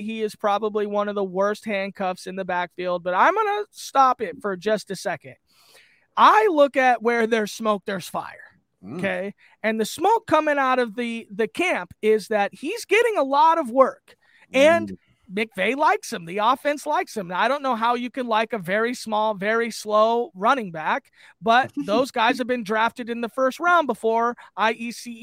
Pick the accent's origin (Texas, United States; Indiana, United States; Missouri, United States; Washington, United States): Washington, United States; Seattle; Okay, I'm from Seattle. I'm wearing the Mariners jersey